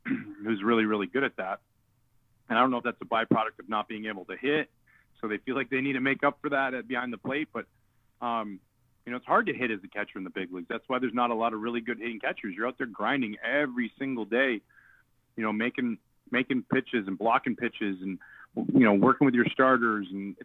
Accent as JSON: {"language": "English", "country": "Canada", "said": "and being Canadian, all those things factor in."}